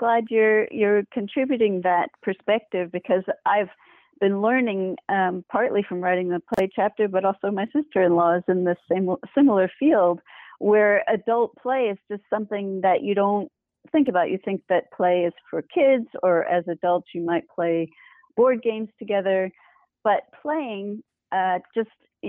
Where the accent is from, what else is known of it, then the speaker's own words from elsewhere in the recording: New Jersey, United States; I also grew up going to the Bronx Zoo as well, growing up in New Jersey.